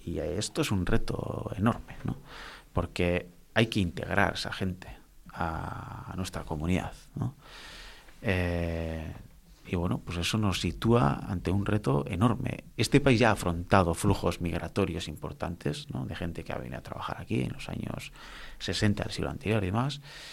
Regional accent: Otxandio, Basque Country, Spain; first language Basque; Spanish is a second language; Cuando yo estudiaba en la educación primaria, había básicamente dos perfiles lingüísticos en mi pueblo, en Ochandio. En los euskaldunes, que teníamos el euskera como lengua materna

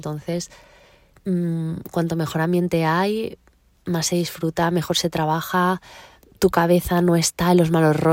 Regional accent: Madrid, Community of Madrid, Spain; Y yo soy de Madrid y de repente tenía 20 minutos de mi casa acceso a los mejores profesores.

